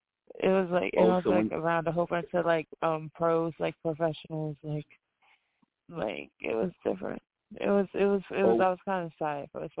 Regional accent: Hagerstown, Maryland, United States; now in Newark, United States; Hagerstown is a small town. Hagerstown.

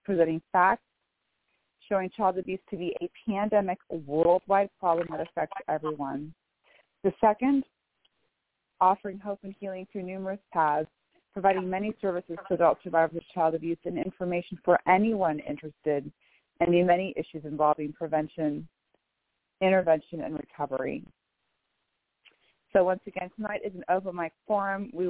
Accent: Bellevue, Washington, United States; I'm from Bellevue, Washington.

